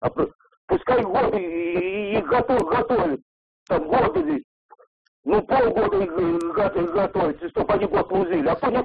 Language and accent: Russian; Lyubertsy, Moscow Oblast, Russia; Я из Люберец.